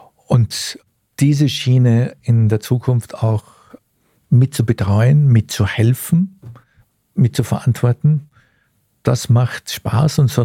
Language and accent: German; Vienna, Austria; Wien wird meine Geburtsstadt bleiben. Wien ist die Stadt und wird die Stadt bleiben, wo ich aufgewachsen bin.